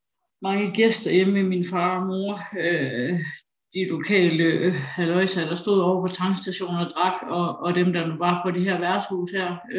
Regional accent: Aarhus, Central Denmark Region, Denmark; Jeg er 45 år. Jeg er vokset op her i Aarhus

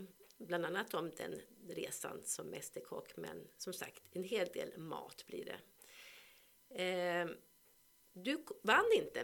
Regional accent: Trångsund, Stockholm County, Sweden; now in Uppsala, Sweden; När jag växte upp i Trånkan eller Trångsund söder om Stockholm så då gick vi till brasan på kvällen på Valborgsmässoafton.

